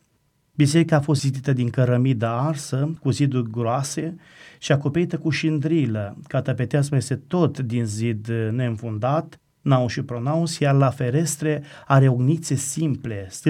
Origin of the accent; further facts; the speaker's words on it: Căzănești, Mehedinți County, Romania; venind din parohia Căzănești, din satul meu natal